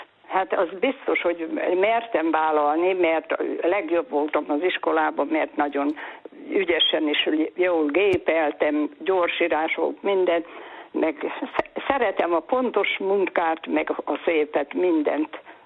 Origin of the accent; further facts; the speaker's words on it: Szabolcs-Szatmár-Bereg, Hungary; most pont erre jártam, mert én Szabolcsi vagyok